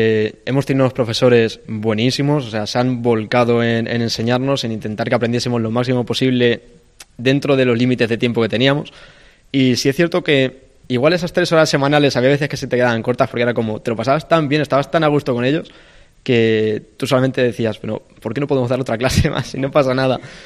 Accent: Spain; las dos personas que somos del equipo, que somos los únicos españoles

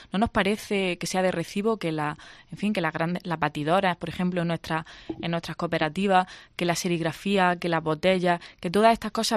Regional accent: Quesada, Andalusia, Spain; Yo soy de Quesada, un municipio que próximamente, si no lo remedia nadie, va a bajar de los 5.000 habitantes

